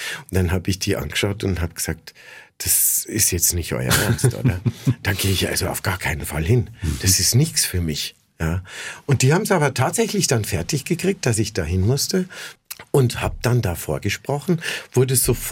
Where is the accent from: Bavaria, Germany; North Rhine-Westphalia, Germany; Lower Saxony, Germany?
Bavaria, Germany; Und das gab es eben auch bei uns in Bayern, auf Bayern 1.